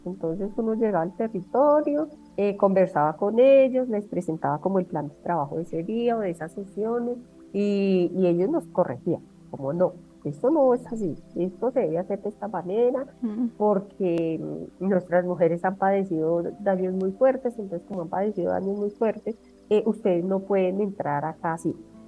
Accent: Colombia; también creo que nos sensibilizó de otra manera como colombianos y colombianas

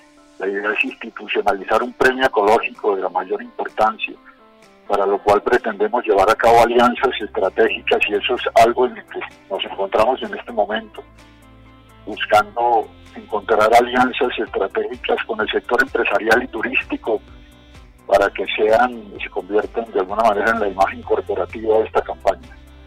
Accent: Cartagena, Bolívar, Colombia; born there; Cartagena de Indias, Patrimonio Histórico del Mundo. Es un homenaje a mi ciudad natal. Yo nací allá en esa hermosa ciudad.

